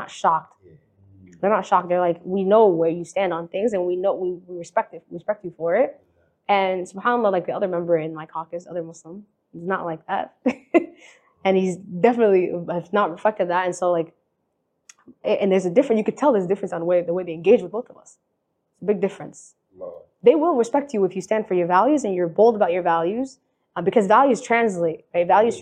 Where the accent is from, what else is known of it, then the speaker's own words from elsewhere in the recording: United States; Like, I am American. Like, I was raised here, dog.